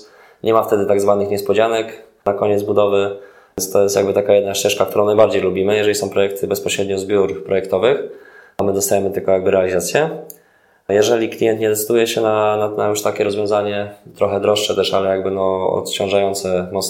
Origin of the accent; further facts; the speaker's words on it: Łódź, Łódź Voivodeship, Poland; większość projektów jest w rodzinnej Łodzi.